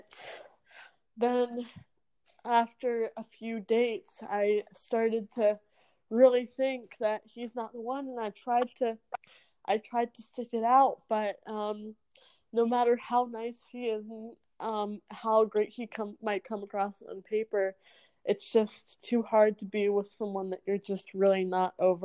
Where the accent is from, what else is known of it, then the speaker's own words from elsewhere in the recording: Charlottesville, Virginia, United States; he will pick me up from my hometown in Charlottesville, Virginia, and drive all the way to Maryland